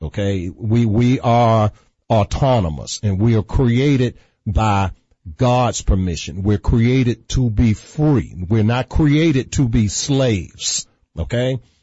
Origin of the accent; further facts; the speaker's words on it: Virginia, United States; The ERA in my home state of Virginia, the House of Delegates, they've passed an ERA amendment